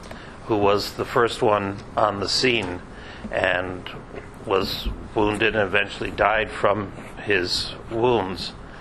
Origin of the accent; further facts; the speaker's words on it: San Francisco, California, United States; His uncle was my rabbi growing up in San Francisco.